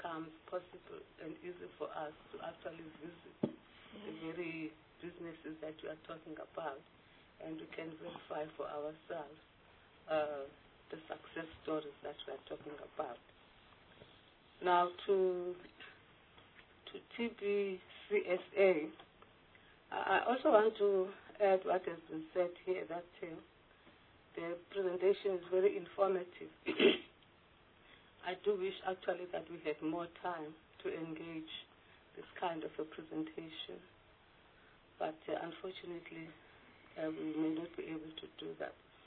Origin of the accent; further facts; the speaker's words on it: Eastern Cape, South Africa; I come from the Eastern Cape.